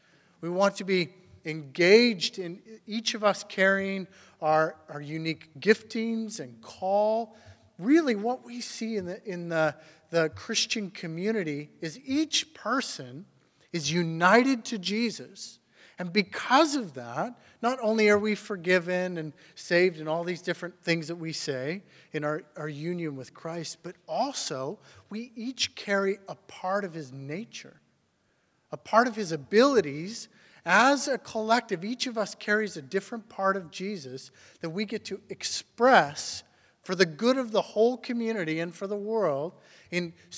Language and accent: English; Saskatchewan, Canada; also born or lived in Alberta; growing up in Saskatchewan and Alberta, you get that for about a week.